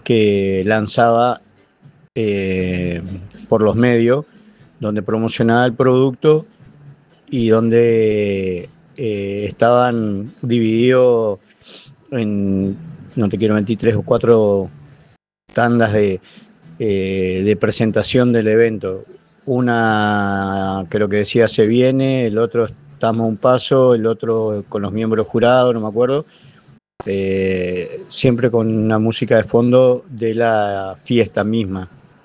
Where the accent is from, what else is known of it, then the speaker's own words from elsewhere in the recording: Corrientes, Argentina; Yo soy de Corrientes Capital